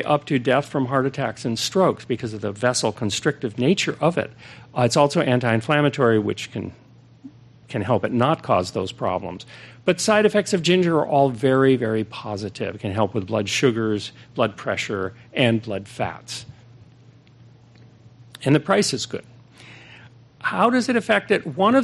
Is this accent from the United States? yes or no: yes; San Francisco, California, United States; I was raised in San Francisco, so I know if you live here, your sun exposure is minimal. Fog exposure is maximal.